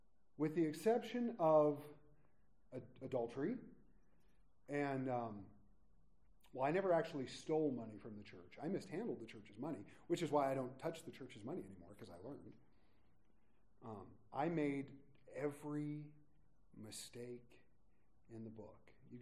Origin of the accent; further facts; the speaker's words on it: West Covina, California, United States; born there; I was born on a chilly November day in 1976. I was born in California. It probably wasn't a chilly November day. I was born in West Covina at a little hospital.